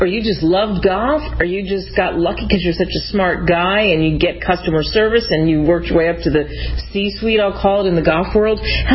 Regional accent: Eastern United States, United States; I'm like you, I've lived all over the place, grew up back east, etc., and I'm married a Texan

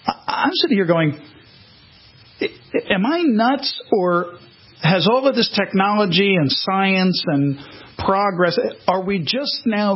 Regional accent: Massapequa, New York, United States; Now, when I grew up on Long Island in Massapequa

